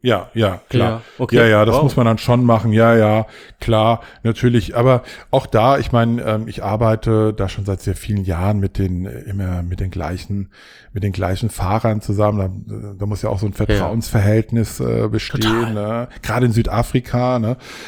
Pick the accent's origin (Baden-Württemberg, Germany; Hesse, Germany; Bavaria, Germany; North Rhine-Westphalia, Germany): Hesse, Germany; Frankfurt; dementsprechend bin ich in Deutschland geboren. Ich bin in Frankfurt geboren. Ich bin eigentlich ein Frankfurter Bub, wenn man so will. Und genau, bin hier aufgewachsen, zur Schule gegangen